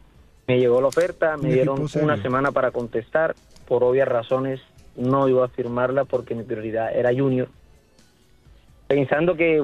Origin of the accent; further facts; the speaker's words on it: Barranquilla, Atlántico, Colombia; como todo barranquillero